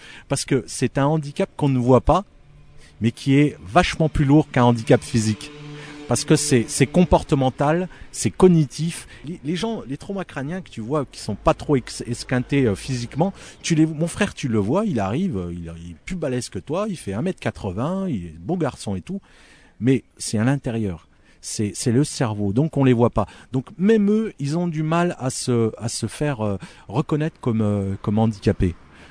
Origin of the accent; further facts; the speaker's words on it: Algeria; Je te parle des Algériens parce que je suis algérien